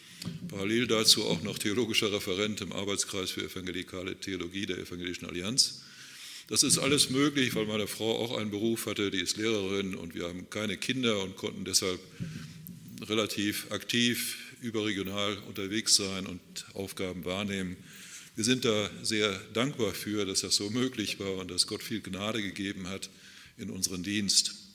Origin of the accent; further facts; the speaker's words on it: Kirchhundem, North Rhine-Westphalia, Germany; also born or lived in Schleswig-Holstein; Meine Eltern kamen aus Ostpreußen, sind dann in den 50er Jahren umgesiedelt ins Sauerland und bin aufgewachsen in Brachthausen, Kirchhundem. Da haben wir gewohnt, in Altenhundem habe ich Abitur gemacht, Lennestadt.